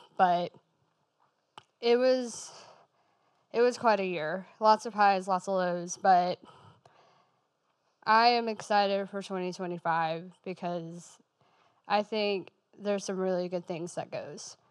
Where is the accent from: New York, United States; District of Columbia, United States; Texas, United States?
Texas, United States; Dallas; I went to college at Campbell University. I am from Dallas, so that was a huge jump for me.